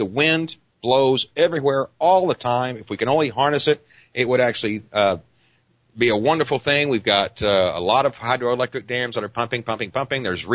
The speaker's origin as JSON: {"language": "English", "region": "Texas", "country": "United States", "said": "Now, I come from West Texas, and West Texas is full of oil fields. Back in the day when I was a boy"}